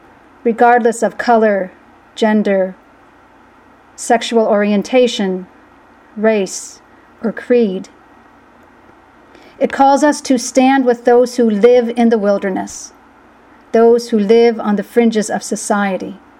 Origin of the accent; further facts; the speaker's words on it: Canada; As a Canadian watching the happenings, I felt relief that it was not our own country embroiled in terror. But truth be told, there were protests going on in Canada as well.